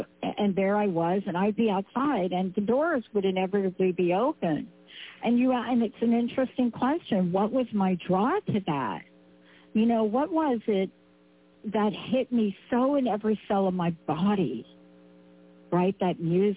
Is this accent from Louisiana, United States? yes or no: no; New York, United States; I grew up in the East Coast and in New York